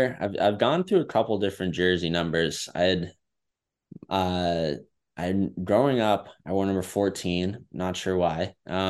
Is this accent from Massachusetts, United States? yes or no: yes; Southborough, Massachusetts, United States; I grew up in Southwell, Massachusetts, and he grew up in Hopkinton, which is they're literally the shared border.